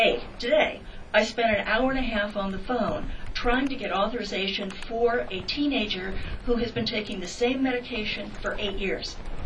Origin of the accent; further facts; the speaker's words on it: California, United States; I come from California.